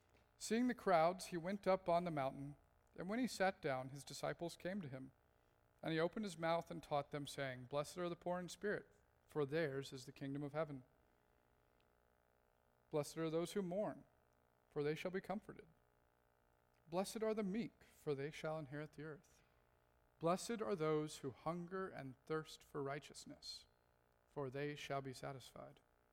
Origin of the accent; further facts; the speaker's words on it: the South, United States; I grew up in the South, and there we have a phrase, bless your heart.